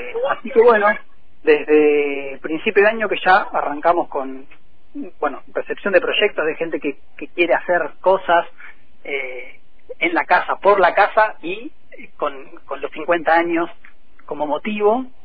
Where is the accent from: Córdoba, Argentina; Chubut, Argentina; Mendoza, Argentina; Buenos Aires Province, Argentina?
Buenos Aires Province, Argentina; La Plata; yo soy platense, hace 5 años que vivo en Fisque